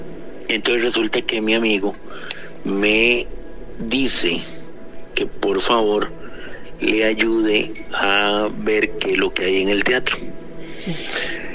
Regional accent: Costa Rica; yo soy de Costa Rica

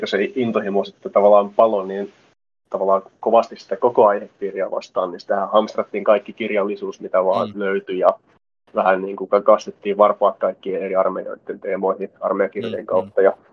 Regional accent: Rovaniemi, Lapland, Finland; kun mä oon Rovaniemeltä kotoisin

